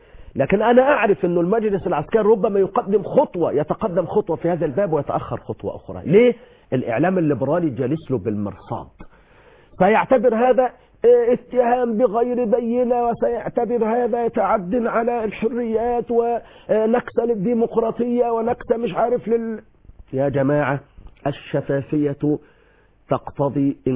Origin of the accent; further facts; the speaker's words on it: Egypt; إحنا كشعب مصري